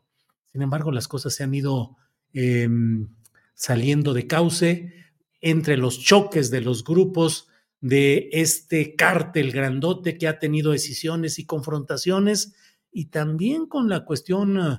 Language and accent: Spanish; Mexico; born there; Hasta Gómez Palacio, que es parte de la Laguna, donde yo nací, la Laguna, Torreón, Gómez Palacio, Lerdo, Francisco y Madero